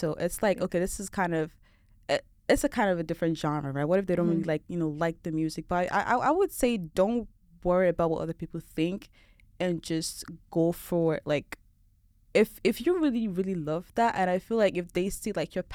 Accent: Lagos, Nigeria; now in United States; I was born in Lagos, right? Grew up there. And then, like, I was born in a country that's very, very, like, diverse, very unique, right?

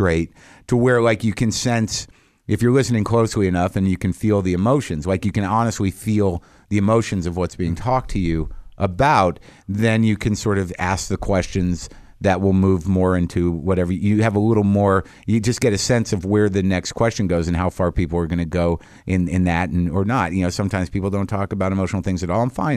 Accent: Albuquerque, New Mexico, United States; I grew up in Albuquerque and they shoot the show in Albuquerque

